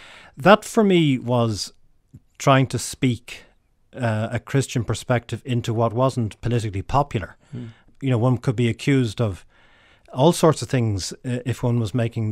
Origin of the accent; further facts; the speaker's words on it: Dublin, Leinster, Ireland; Well, I was brought up in Temple Oak, South Dublin, as Church of Ireland baptised, and went to a local Church of Ireland school. So I suppose culturally I grew up in a Church of Ireland environment